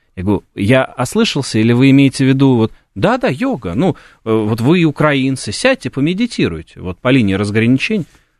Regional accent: Russia; вот я из России.

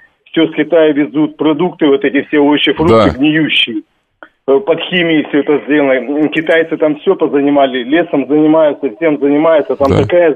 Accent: Russian Far East, Russia; вы знаете, я сам с Дальнего Востока

